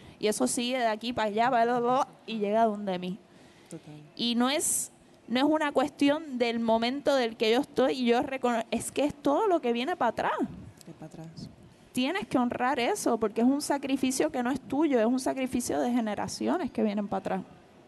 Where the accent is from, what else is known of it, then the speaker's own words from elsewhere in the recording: Puerto Rico; poder reconocernos como puertorriqueñas y puertorriqueños.